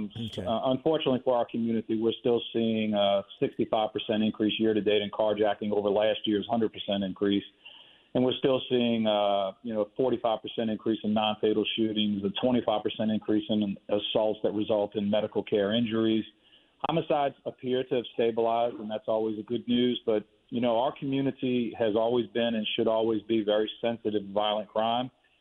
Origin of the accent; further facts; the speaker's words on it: New Orleans, Louisiana, United States; I grew up and lived in New Orleans East. I grew up and lived in Gentilly in the Ninth Ward.